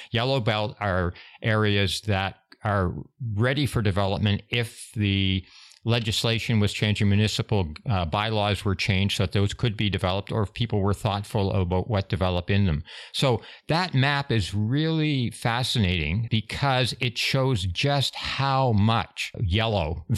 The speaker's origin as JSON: {"language": "English", "town": "Burlington", "region": "Ontario", "country": "Canada", "tie": "born or raised there", "said": "I grew up in Burlington, and I remember on Maple Avenue, I worked on a farm that is now Maple View Mall there."}